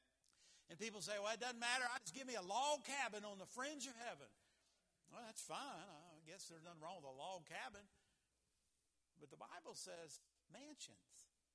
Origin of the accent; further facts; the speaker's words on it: West Virginia, United States; it doesn't take very long when they talk to me to figure out I'm from West Virginia and I'm proud of it. I'm thankful to God for all of that I'm an American, that I'm a West Virginian.